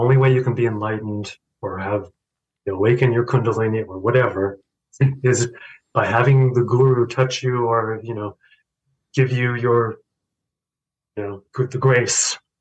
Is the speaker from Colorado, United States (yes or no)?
yes; Boulder, Colorado, United States; growing up in Boulder and seeing the whole rolling out of the carpet for Chögyam Trungpa.